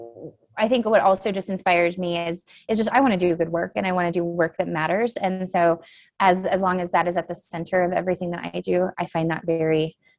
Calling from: Denver, Colorado, United States; Just outside of Denver, Colorado, where it is currently snowing.

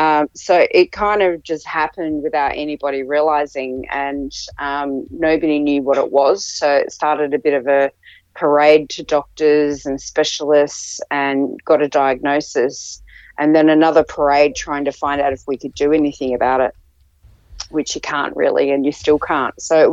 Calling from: Australia; Yeah. It's actually Tuesday morning. I'm in the future.

